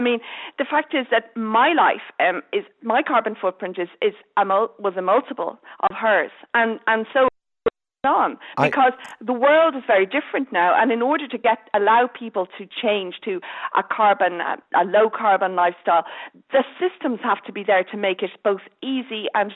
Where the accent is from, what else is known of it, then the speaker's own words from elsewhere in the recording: Dublin, Leinster, Ireland; I grew up in Dublin, but she came from a farm.